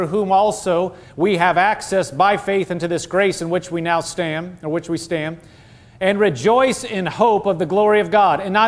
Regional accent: Nebraska, United States; I'm from Nebraska, but not everybody from Nebraska is a farmer. Just so you know. I came from the city.

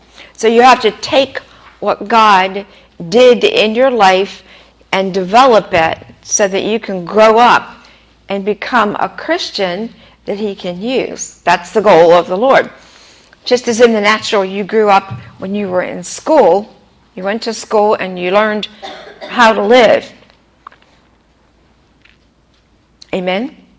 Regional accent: Pennsylvania, United States; Being in a religious area, I grew up in Pennsylvania, they never talked about being saved.

